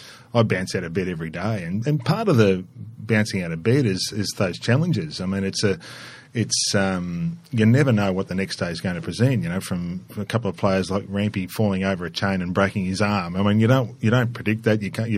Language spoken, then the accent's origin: English; New South Wales, Australia; I grew up in New South Wales, and so I enjoy that.